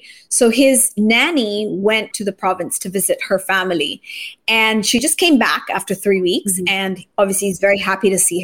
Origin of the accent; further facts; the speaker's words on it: Japan; now in Philippines; I grew up in Japan. Japan's not much different.